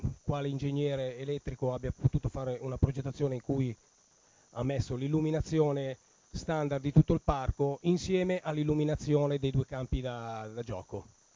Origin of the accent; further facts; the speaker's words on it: Milan, Lombardy, Italy; io sono sempre vissuto a Quartogiaro, non è che sono nato a Quartogiaro e vivo a Quartogiaro.